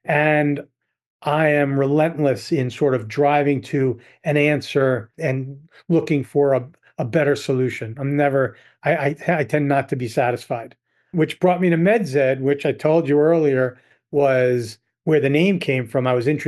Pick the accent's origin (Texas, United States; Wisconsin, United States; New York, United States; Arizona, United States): New York, United States; also born or lived in Midwest; I'm born and raised in New York, in the New York area. I went to school in the Midwest.